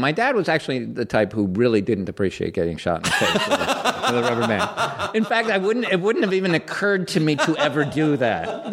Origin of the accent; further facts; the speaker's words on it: Greenwich, Connecticut, United States; And it's still the house we grew up in Greenwich, Connecticut.